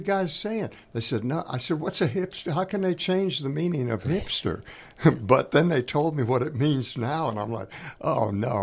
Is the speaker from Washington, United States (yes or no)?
no; Rhode Island, United States; born there; I went to school. I was born in Rhode Island.